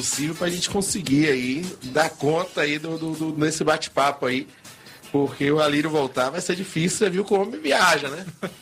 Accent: Bahia, Brazil; como eu sou baiano, vou pegar aqui um baiano e muito mais popular

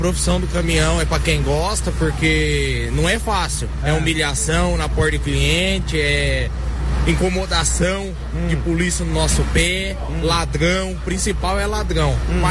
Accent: Jabuticabal, São Paulo, Brazil; É Jabuticabal, estado de São Paulo.

